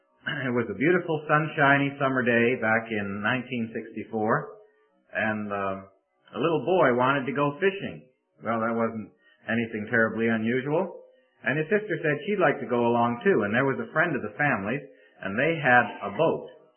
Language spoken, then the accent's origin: English; St. Catharines, Ontario, Canada; I come from St. Catharines, Ontario, and that's in Canada.